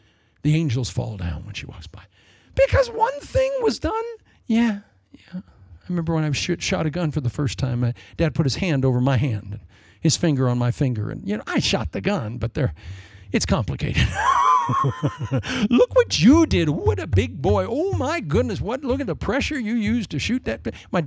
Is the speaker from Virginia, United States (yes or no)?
no; Ankeny, Iowa, United States; when I grew up in Ankeny